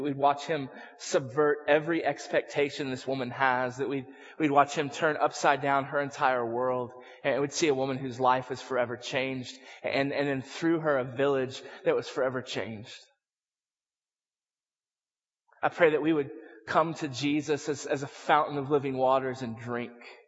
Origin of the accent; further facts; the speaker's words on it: Colorado, United States; Now, I'm from Colorado, and so I have a fair amount of pride in knowing what trekking means and what it means to be a trekker. I'm from Colorado.